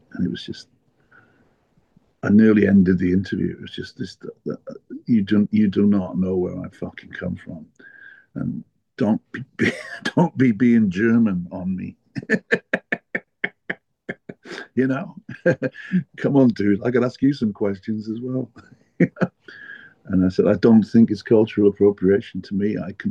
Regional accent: Newport, Wales, United Kingdom; I was too young in my hometown of Newport, really, to do it, but there was a big West Indian community in my hometown

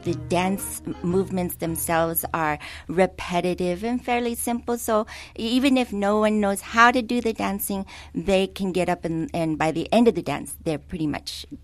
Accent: Oxnard, California, United States; I was actually born and raised in Oxnard, relocated to this area in the 70s to attend Cal Poly.

